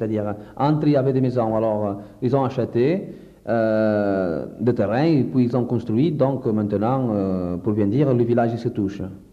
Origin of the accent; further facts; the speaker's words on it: Portugal; je suis portugais